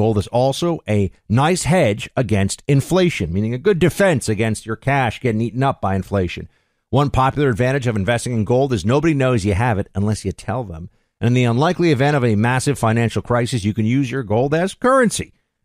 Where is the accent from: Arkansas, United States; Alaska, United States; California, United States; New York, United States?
New York, United States; I grew up in New York.